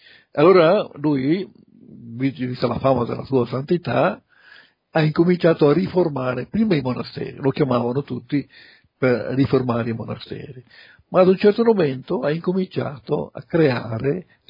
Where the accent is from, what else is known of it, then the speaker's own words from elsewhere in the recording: Ravenna, Emilia-Romagna, Italy; sono di Ravenna.